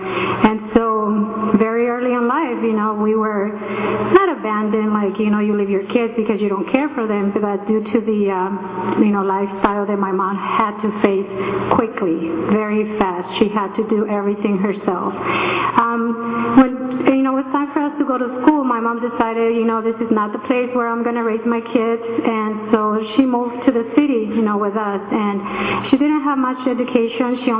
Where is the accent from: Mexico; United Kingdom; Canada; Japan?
Mexico; English is a second language; moved away as an adult; now in United States; So all of you know from my accent, I'm Mexican. I came to the States when I was 19 years old. So I grew up in Mexico